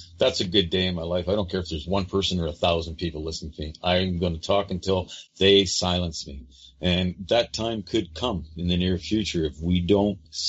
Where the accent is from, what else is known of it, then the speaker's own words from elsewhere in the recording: Canada; I'm Canadian, yeah.